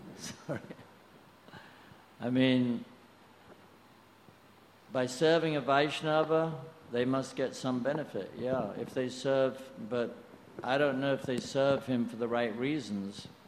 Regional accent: United States; born there; I was born in America.

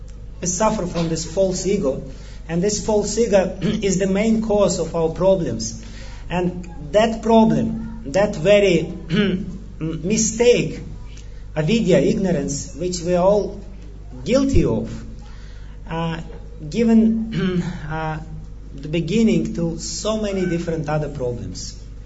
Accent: Russia; I am from Russia.

